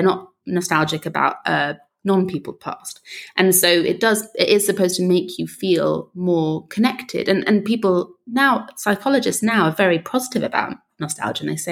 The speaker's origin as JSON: {"language": "English", "region": "London", "country": "United Kingdom", "tie": "born or raised there", "said": "I've done a very poor job of leaving my hometown of London"}